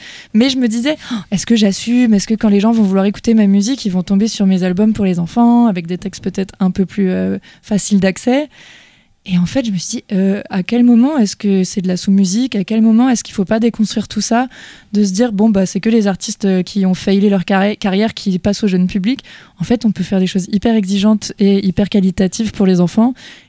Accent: England, United Kingdom; En plus, j'ai le droit de chanter en anglais parce que je suis anglaise.

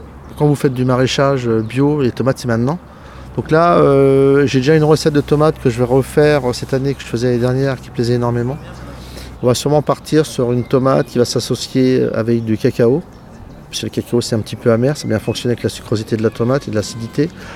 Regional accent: Rennes, Brittany, France; born there; j'ai des origines bretonnes, avec un nom qui vient un petit peu du nord de la France. Mais je suis né à Rennes, je suis fils de militaire

